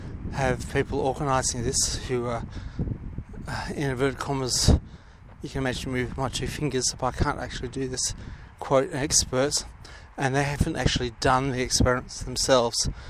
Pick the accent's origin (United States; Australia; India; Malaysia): Australia; South Australia; especially because I'm South Australian.